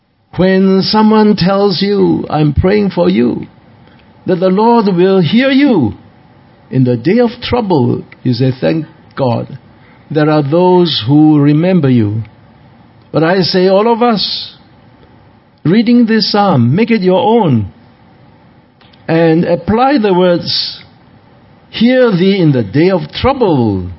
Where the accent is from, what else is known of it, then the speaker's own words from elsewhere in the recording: Singapore; Years ago, when I first went to Australia, they asked me, where do you come from? I said, Singapore.